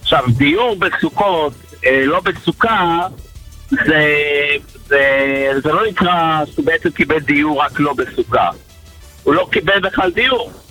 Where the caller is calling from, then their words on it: Jerusalem, Jerusalem District, Israel; אני מירושלים